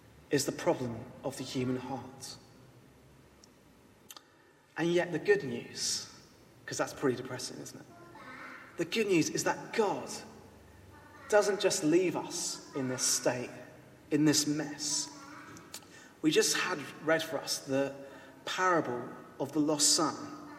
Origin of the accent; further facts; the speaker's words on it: United Kingdom; This is proof that I'm a British citizen, that in some way I belong to Britain.